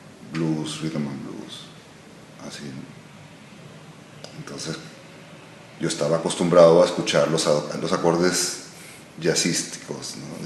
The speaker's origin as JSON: {"language": "Spanish", "country": "Argentina", "moved": "yes", "said": "Empecé a extrañar, ¿no?, el rock que se hacía en mi país de origen"}